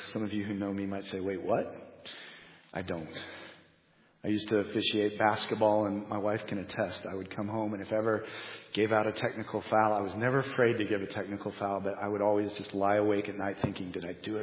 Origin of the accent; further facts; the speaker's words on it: Kansas, United States; also born or lived in Los Angeles; In fact, I would tell them I'm from Kansas. They would say, do you have cows in your backyard? But also, too, I think we as Midwesterners see the Los Angelinos through stereotypes.